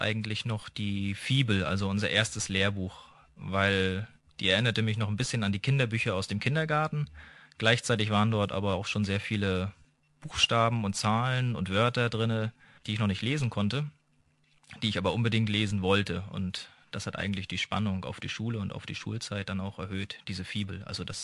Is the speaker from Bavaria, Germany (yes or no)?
no; Mecklenburg-Vorpommern, Germany; born there; now in Leipzig, Germany; In Deutschland wohne ich in Leipzig und geboren bin ich aber im Norden von Deutschland in der Nähe von Schwerin.